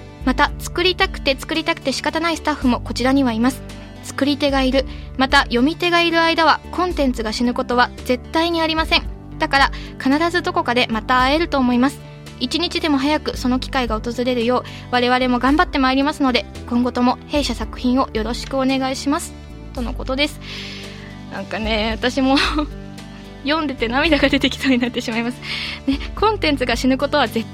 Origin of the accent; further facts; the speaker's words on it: Okaya, Nagano, Japan; 私も長野県岡谷市の出身なんですけど、